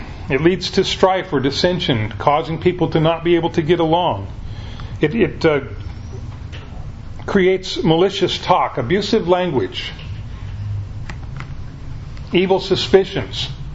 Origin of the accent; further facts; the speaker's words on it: Pacific Northwest, United States; I was raised in the Northwest. I like what God's given us here. It's a pretty mild climate.